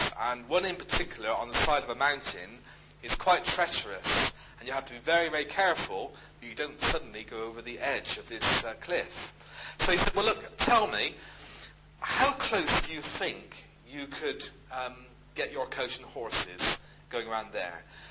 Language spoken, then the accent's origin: English; Bristol, South West England, United Kingdom; in Bristol, when I was brought up in Bristol, in Speedwell